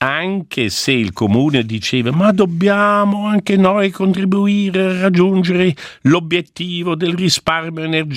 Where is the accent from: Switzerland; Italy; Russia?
Switzerland; Paspels, Grisons; il fondovalle è completamente in tedesco, e nel mio paese, che è Paschpals, lì parlo romancio solo con quelli over 70, over 80.